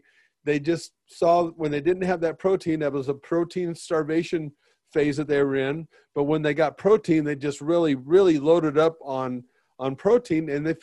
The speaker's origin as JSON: {"language": "English", "country": "United States", "said": "we come from America and everything is pretty plentiful here, you know, and I was just a dumbass American over in Eastern Bloc country"}